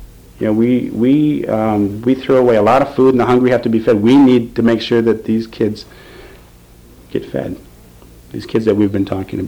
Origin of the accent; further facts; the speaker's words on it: Midwest, United States; You know, I'm from the Midwest, I hear a lot of that.